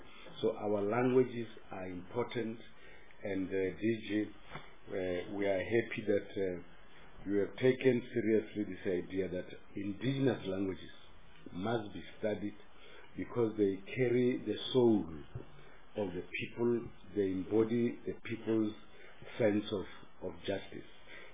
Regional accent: Bulawayo, Zimbabwe; You know where I come from Bulawayo.

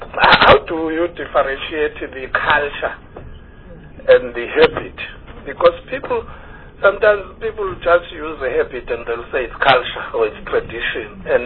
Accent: KwaZulu-Natal, South Africa; I want to tell you that I'm from KwaZulu-Natal.

